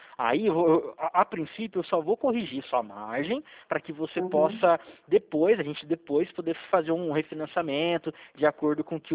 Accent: São Paulo, Brazil; a gente é daqui de São Paulo, São Paulo interior

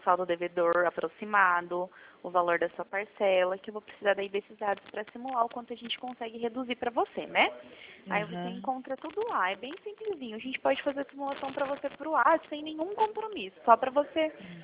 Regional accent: Londrina, Paraná, Brazil; Eu sou de Londrina.

